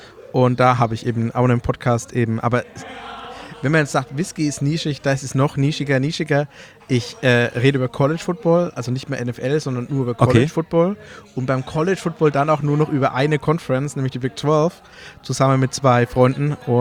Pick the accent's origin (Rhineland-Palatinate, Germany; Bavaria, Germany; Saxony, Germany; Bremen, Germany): Bavaria, Germany; Ich bin Franke